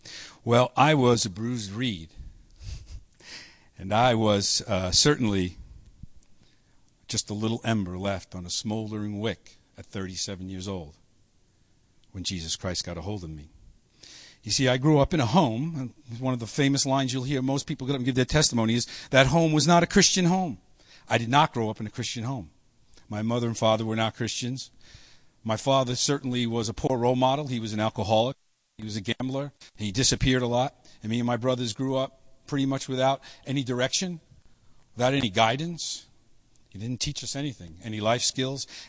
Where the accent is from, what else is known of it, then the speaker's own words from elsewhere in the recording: New York, United States; accent: New York; Be tolerant of my New York accent, please. I'll try to hide it as much as I can.